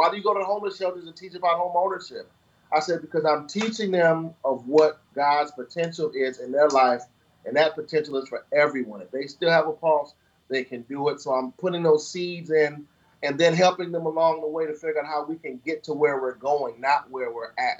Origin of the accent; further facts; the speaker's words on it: Detroit, Michigan, United States; I grew up in Detroit, so Somerset Mall is one of the more highfalutin malls.